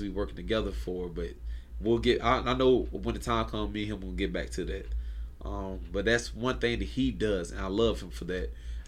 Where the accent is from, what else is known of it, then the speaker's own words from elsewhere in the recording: Atlanta, Georgia, United States; I'm from Atlanta, Georgia, right?